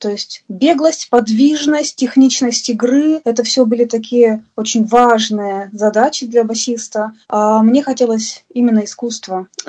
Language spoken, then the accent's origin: Russian; Yekaterinburg, Sverdlovsk Oblast, Russia; Да, я родилась и выросла в Екатеринбурге, получила высшее образование в Екатеринбурге